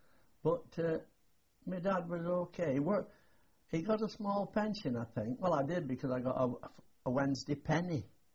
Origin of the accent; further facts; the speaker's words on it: Middleton, North West England, United Kingdom; born there; I was born in Middleton, a cotton town north of Manchester, between Manchester and Oldham, and I was one of 10. I was the youngest of 10, actually.